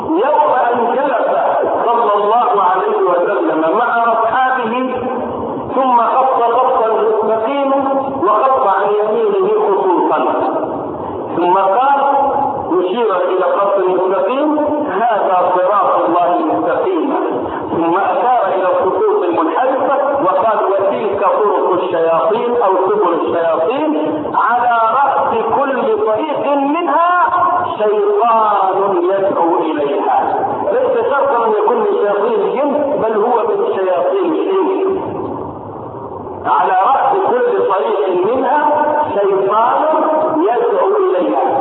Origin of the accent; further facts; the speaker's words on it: Egypt; وإن لم تكن واضحة في حياتنا نحن هنا كمصريين